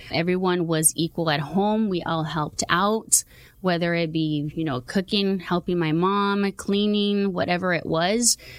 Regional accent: Huntington Park, California, United States; HP. Was born and raised in Huntington Park, and I went to that elementary, to the middle school, and to the high school.

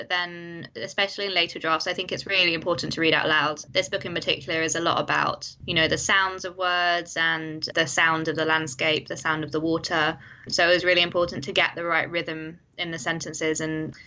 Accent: East of England, United Kingdom; born or raised there

